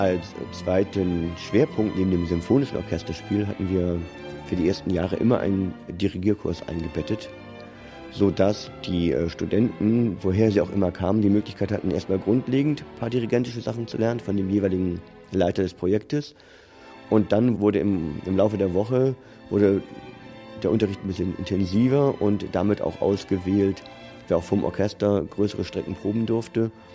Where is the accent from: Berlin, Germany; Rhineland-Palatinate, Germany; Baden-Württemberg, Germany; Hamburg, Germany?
Hamburg, Germany; Ich komme aus Hamburg